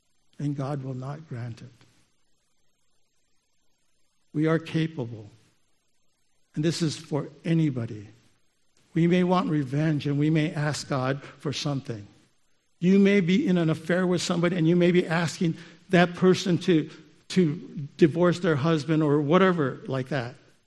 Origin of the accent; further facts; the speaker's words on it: Okinawa, Japan; I grew up in Okinawa, Japan. My father worked for the U.S. Air Force, and so he was a civilian.